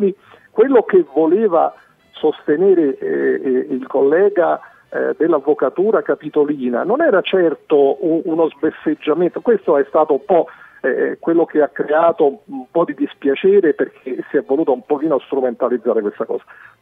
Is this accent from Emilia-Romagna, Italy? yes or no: no; Rome, Lazio, Italy; come ha detto lei sono romano